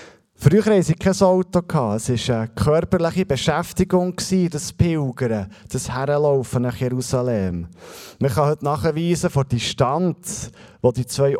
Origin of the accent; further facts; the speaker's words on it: Bern, Switzerland; ich bin unter dem Stockhorn aufgewachsen. Das Stockhorn hat für mich eine spezielle Bedeutung. Ich hatte im Winter ein paar Wochen lang keine Sonne wegen dem Stockhorn.